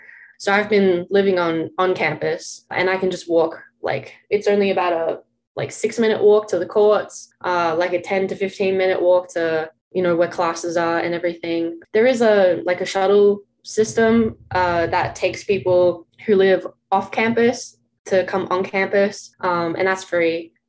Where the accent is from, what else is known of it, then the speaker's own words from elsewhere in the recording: Australia; now in United States; being an American, everything from Australia